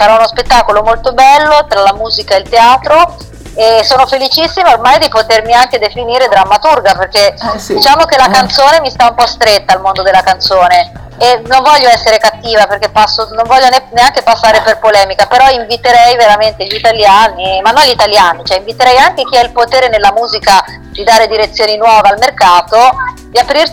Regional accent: Marche, Italy; alle Marche, che è la mia terra d'origine

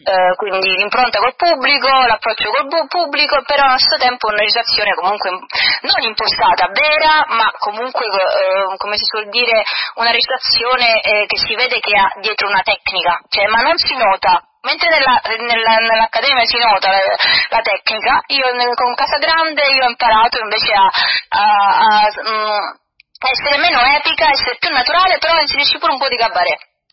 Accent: San Severo, Apulia, Italy; Vengo da San Severo, che Foggia, è diverso.

